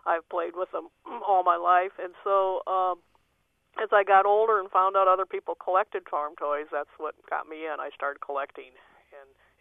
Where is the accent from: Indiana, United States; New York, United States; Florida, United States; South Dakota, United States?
South Dakota, United States; now in Iowa, United States; I grew up in South Dakota.